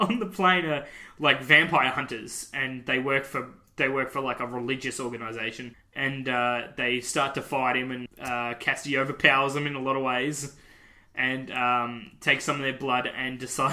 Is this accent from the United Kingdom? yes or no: no; Australia; No. Why would we, Bob? We're Australian.